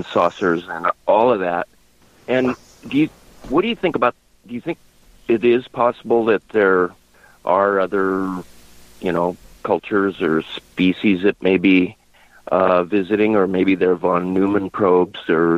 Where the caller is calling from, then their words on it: Bellevue, Washington, United States; I'm in Bellevue, Washington.